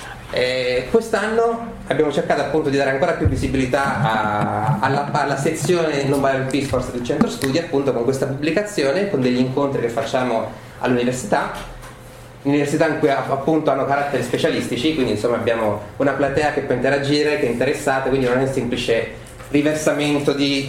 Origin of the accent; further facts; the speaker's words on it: Abruzzo, Italy; io sono abruzzese